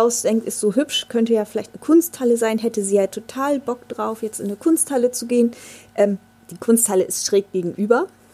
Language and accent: German; Bremen, Germany; Also tatsächlich als Bremerin